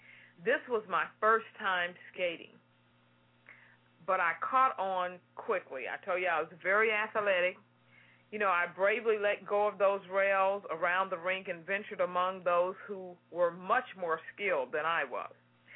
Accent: Houston, Texas, United States

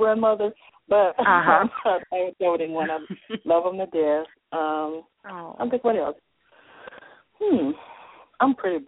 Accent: Arkansas, United States; I have an event I'm going to be a part of in my hometown in Arkansas.

